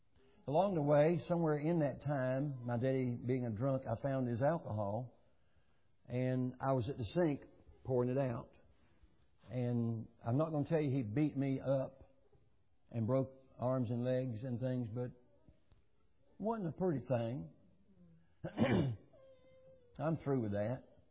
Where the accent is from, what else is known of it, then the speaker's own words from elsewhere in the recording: Valdosta, Georgia, United States; And I was raised in Valdosta on Lee Street.